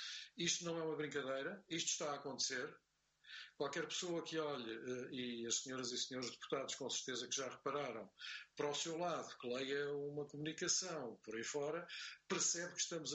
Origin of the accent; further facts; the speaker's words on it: Portugal; ainda soubermos que somos portugueses